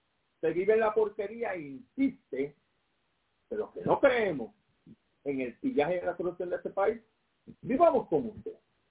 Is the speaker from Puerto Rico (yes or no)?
yes; Puerto Rico; born there; soy nacido en Barrio Obrero, Puerto Rico, el 31 de enero de 1957